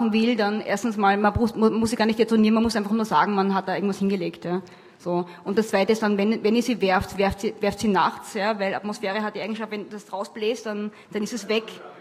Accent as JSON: {"language": "German", "country": "Austria", "said": "also ich komme aus Österreich und habe mit dem Dialekt wirklich große Probleme."}